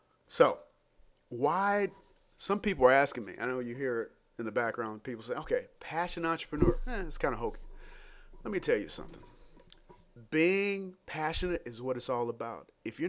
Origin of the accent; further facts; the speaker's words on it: Detroit, Michigan, United States; I'm not from New Orleans. I'm from Detroit, but I like gumbo too.